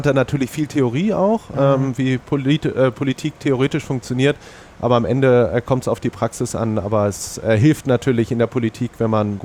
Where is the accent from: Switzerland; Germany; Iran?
Germany; Hamburg; Ja, also ich bin tatsächlich eher an der Elbe groß geworden.